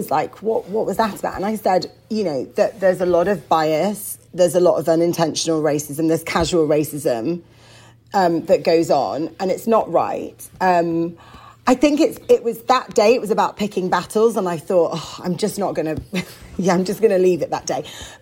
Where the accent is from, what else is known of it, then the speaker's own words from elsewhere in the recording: United Kingdom; born there; I spoke back at a normal pace and, you know, I'm British born.